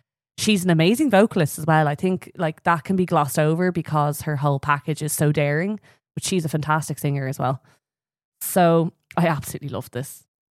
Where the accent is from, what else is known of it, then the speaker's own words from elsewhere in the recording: Ireland; maybe it's because we're Irish, Connor